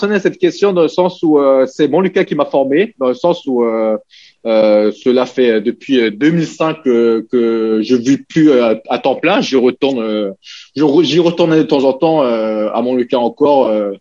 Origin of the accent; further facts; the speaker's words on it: Hong Kong; French is a second language; moved away; also born or lived in French Guiana; Quand je suis venu avec ma famille depuis Hong Kong en Guyane. Et à l'époque, je parlais pas le français.